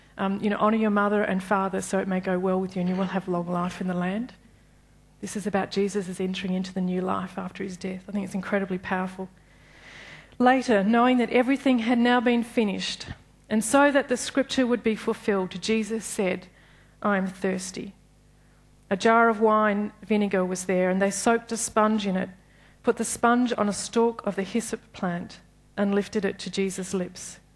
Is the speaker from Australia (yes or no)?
yes; Australia; And thinking about who we are as Australian people, and I think that the concept of a king is offensive to us.